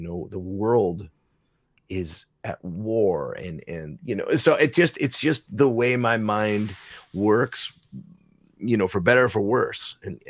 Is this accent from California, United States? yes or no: no; Philadelphia, Pennsylvania, United States; I'm from Philly, right?